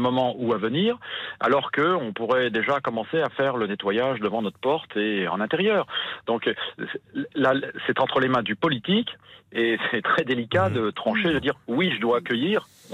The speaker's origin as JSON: {"language": "French", "country": "France", "said": "moi en tant que Français"}